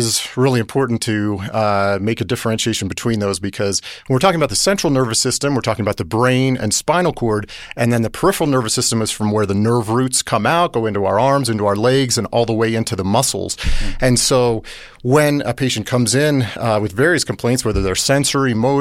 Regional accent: Arizona, United States; moved away as an adult; I went to medical school where I grew up in Arizona, did my residency at the University of Connecticut, and then my neuromuscular fellowship at Harvard, and then moved out here about 15 years ago.

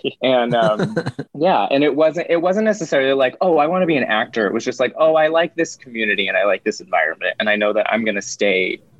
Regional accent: Lake Arrowhead, California, United States; I grew up in Lake Arrowhead, California. Have you ever heard of it?

